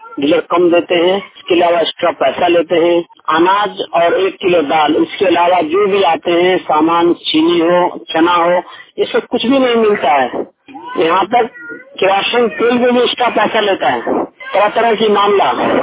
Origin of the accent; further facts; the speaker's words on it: Dumra, Bihar, India; ग्राम डुमरा का रहने वाला हूँ, 4 नंबर वार्ड का, हल्दिया पंचायत किया प्रखंड जिला समस्तीपुर।